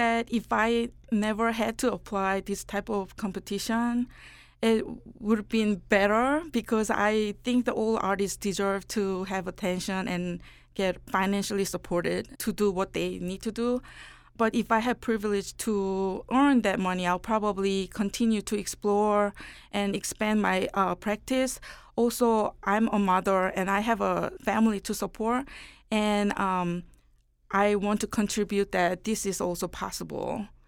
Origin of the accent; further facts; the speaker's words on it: South Korea; now in Atlanta, United States; But, you know, this is the city I lived the longest. So I am, just as much as Korean, I'm also Southerner and Atlantan.